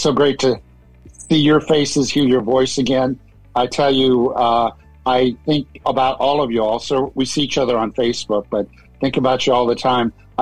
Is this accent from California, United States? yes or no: no; Chillicothe, Illinois, United States; So I'm a boy from Illinois, guys. I mean, that's what I am. Born and raised in Chillicothe, Illinois. Peoria is my hometown.